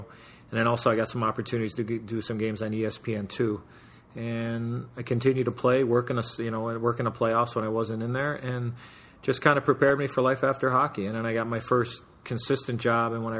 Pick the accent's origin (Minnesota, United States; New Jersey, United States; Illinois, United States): Illinois, United States; Chicago; who I grew up listening to in Chicago as a young boy growing up and always dreaming about playing for the Blackhawks.